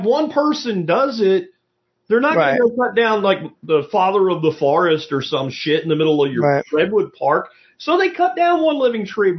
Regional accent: Pennsylvania, United States; Now, where I grew up in Pennsylvania, it is a more temperate climate.

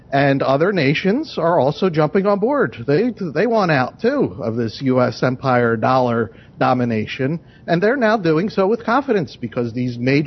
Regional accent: United States; It's sad for me to say, because I am an American, I love my country

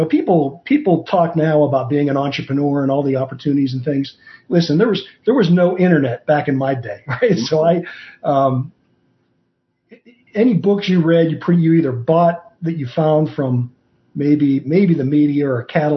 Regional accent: Pennsylvania, United States; I grew up in Western Pennsylvania. My grandparents were coal miners and railroaders. So that's kind of the background I grew up in.

